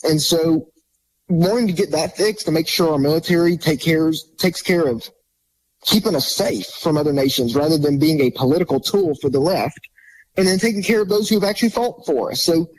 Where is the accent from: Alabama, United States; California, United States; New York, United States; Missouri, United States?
Alabama, United States; Montgomery; So I grew up in Montgomery. My mom homeschooled me and my 6 siblings.